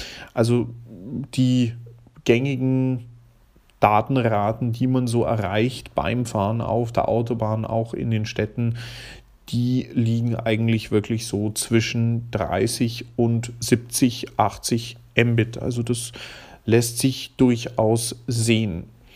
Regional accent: Austria; Heute hat doch niemand mehr ein Festnetz, also zumindest bei uns in Österreich.

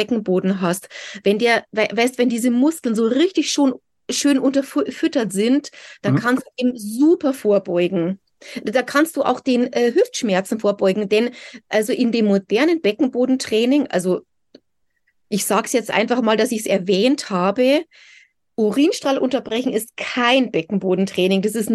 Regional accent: Bavaria, Germany; Also ein kleines Dorf südlich von München

